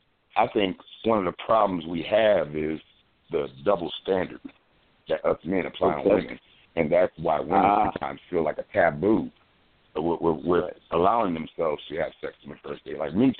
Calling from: Columbus, Ohio, United States; I'm calling from Columbus, Ohio.

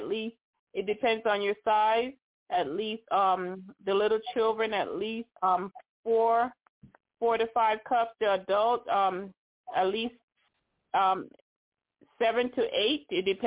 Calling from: Tennessee, United States; I'm calling from Tennessee.

